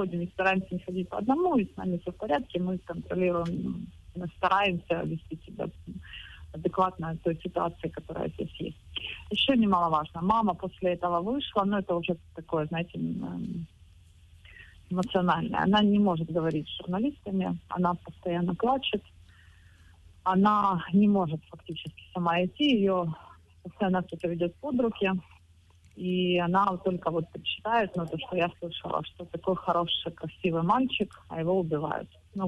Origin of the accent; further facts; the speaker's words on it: Ukraine; очень радостно отзываются и реагируют, когда слышат, что я из Украины.